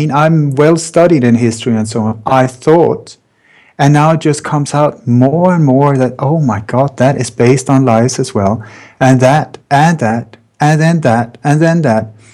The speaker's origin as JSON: {"language": "English", "country": "Sweden", "tie": "born or raised there", "said": "I grew up in Sweden. In Sweden, everybody is being told that it is the perfect country, the perfect democracy, the white island in the world"}